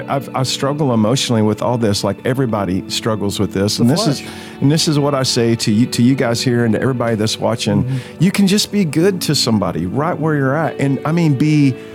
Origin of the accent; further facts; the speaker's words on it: Texas, United States; And we're all from Texas.